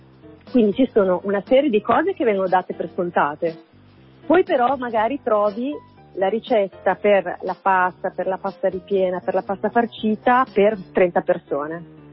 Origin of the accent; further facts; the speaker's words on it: Rimini, Emilia-Romagna, Italy; io sono di Rimini